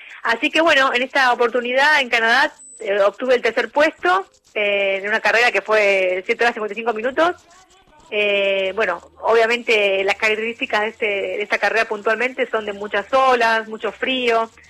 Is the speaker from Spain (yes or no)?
no; Boedo, Buenos Aires, Argentina; born there; now in Buenos Aires, Argentina; Yo nací en Boedo, actualmente vivo en Núñez porque entreno en el Senar y represento a River